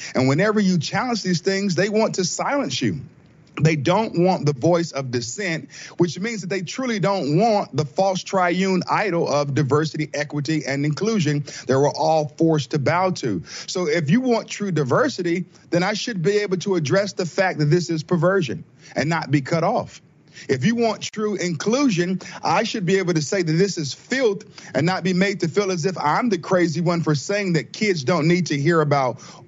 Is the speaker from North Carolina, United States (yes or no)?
yes; North Carolina, United States; I'm from North Carolina.